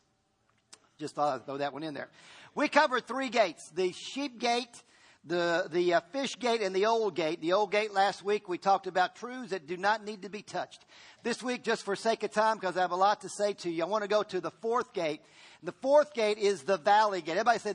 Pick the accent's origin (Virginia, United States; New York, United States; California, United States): Virginia, United States; I grew up in Virginia, so I do have a country flair to me, all right? There's a little bit of countryness that I enjoy.